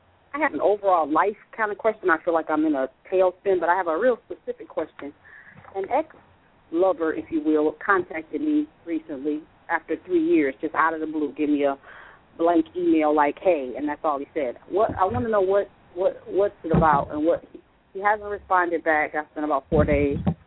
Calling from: Detroit, Michigan, United States; Hello. Good evening. I'm calling from Detroit.

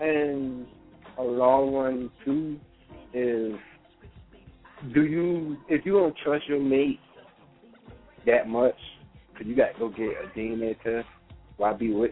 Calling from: South Carolina, United States; Yeah, I'm calling from South Carolina.

